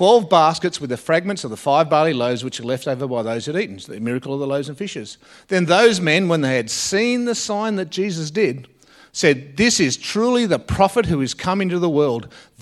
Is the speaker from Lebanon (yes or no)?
no; Canberra, Australian Capital Territory, Australia; if you're a Canberran born and bred like me, there wasn't many in my era that were born and bred in Canberra.